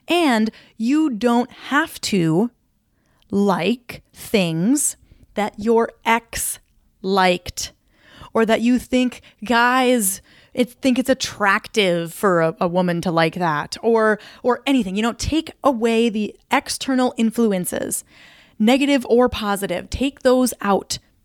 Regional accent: Mankato, Minnesota, United States; I would drive down to Mankato, my hometown, and like go out with my friends and whatever.

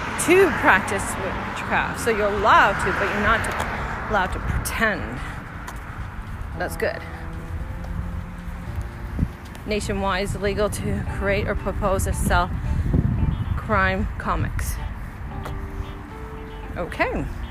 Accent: Canada; So I'm from Canada, so let's see what I am breaking.

